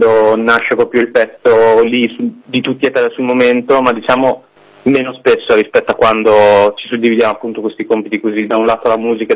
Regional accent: Rimini, Emilia-Romagna, Italy; lui è pugliese, io sono di Rimini, quindi tornavamo per l'estate a casa

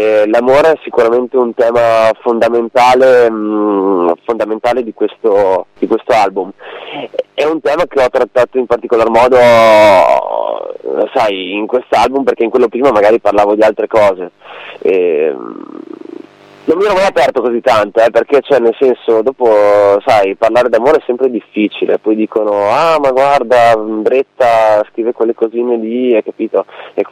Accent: Cento, Emilia-Romagna, Italy; born there; andavo in vacanza in Emilia, nel posto in cui sono nato, più precisamente a Cento, in provincia di Ferrara, dove sono nato.

